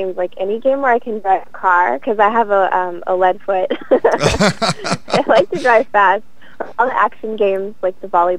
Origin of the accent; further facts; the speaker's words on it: Arlington, Texas, United States; Well, I used to always go to Six Flags when I grew up in Texas, in Arlington, Six Flags.